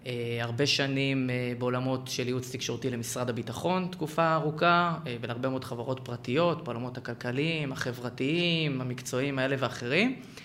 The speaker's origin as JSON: {"language": "Hebrew", "town": "Rehovot", "region": "Central District", "country": "Israel", "tie": "born or raised there", "said": "גדלתי ברחובות"}